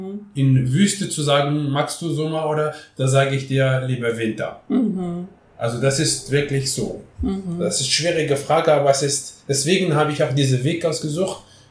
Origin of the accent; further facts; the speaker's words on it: Morocco; dass es jemand auch Marokko, meine Heimat, zu zeigen, meine Heimat